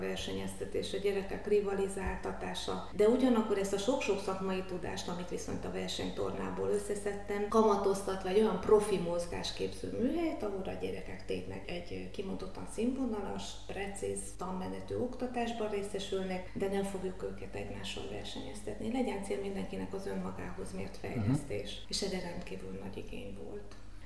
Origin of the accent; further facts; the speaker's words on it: Szombathely, Vas, Hungary; Igen, vasmegyei vagyok, Szombathelyen születtem.